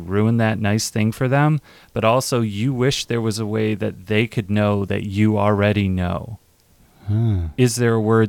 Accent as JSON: {"language": "English", "region": "Michigan", "country": "United States", "said": "I mean, I'm from Michigan, so Springfield, Illinois is very familiar to me."}